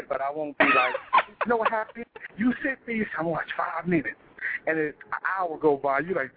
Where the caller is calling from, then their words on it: New York, United States; I'm calling from New York.